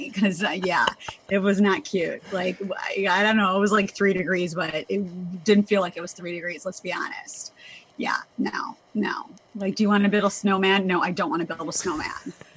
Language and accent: English; Chicago, Illinois, United States; So like, I thought like, well, I mean, I'm from Chicago